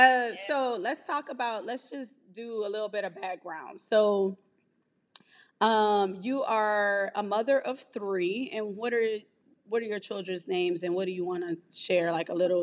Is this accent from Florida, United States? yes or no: no; New Orleans, Louisiana, United States; And she is based out of New Orleans, Louisiana. So, that's my hometown. It's where I'm from. And so, if you're in New Orleans, definitely look her up.